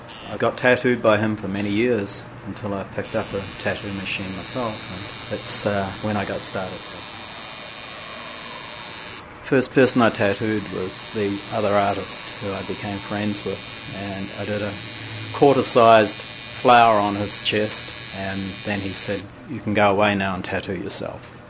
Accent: New Zealand; I'm an immigrant from New Zealand.

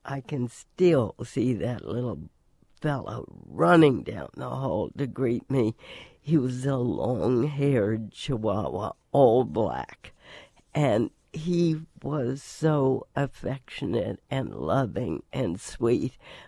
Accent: Washington, District of Columbia, United States; Well, this was a small, sleepy town when I was growing up, and I could walk anywhere.

